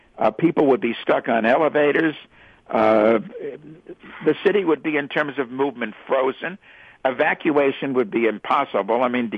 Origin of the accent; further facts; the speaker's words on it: New York City, New York, United States; now in Long Island, United States; I live on Long Island, which is just to the east of New York City, and I'm from New York City